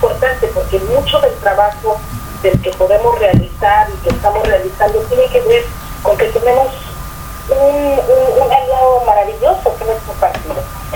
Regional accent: Ciudad Juárez, Chihuahua, Mexico; moved away as an adult; now in Canada; Cuando yo me vengo a Canadá y pasamos por un proceso muy difícil, que tuvimos que salir de Juárez, de situaciones muy difíciles de un día para otro, y que yo soy de las afortunadas que salí.

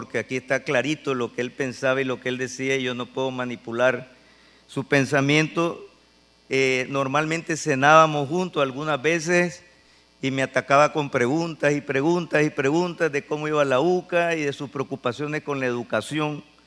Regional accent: Nicaragua; Bueno, aquí dice por ti, pues, pero yo soy de Nicaragua.

